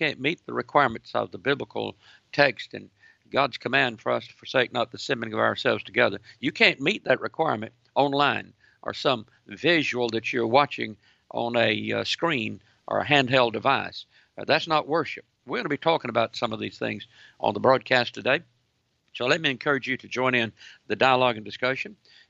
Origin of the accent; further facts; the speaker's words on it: Georgia, United States; Pastor Glenn Davis from up in South Georgia, my home state